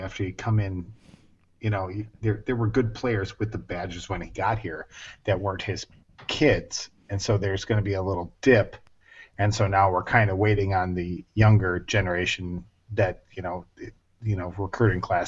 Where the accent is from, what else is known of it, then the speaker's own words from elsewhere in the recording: Turtle Lake, Wisconsin, United States; I grew up in Turtle Lake, Wisconsin, which was in the same conference.